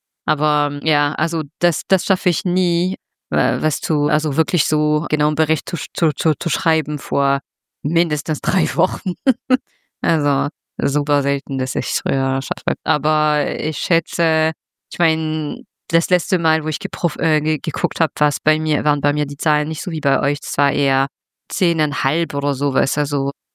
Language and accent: German; France; Also ich bin Französin, wie ihr schon erwähnt habt.